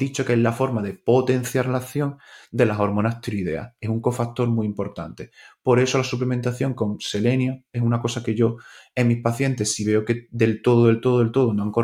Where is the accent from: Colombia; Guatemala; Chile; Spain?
Spain; Málaga, Andalusia; Por contextualizar un poco por mi acento, por si no habéis dado cuenta ya todavía. Yo soy de Málaga, pero estudié en Granada.